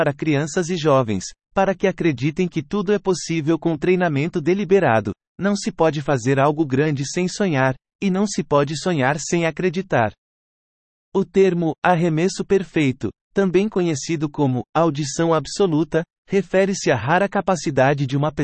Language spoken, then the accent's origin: Portuguese; Haifa, Haifa District, Israel; Cresci no bairro de Dânia, em Haifa, um bairro de ricos, mas éramos mais do que pobres.